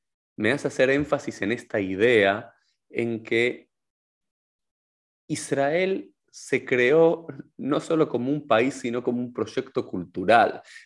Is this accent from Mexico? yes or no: no; Argentina; yo, siendo argentino, habiendo vivido prácticamente toda mi vida en la Argentina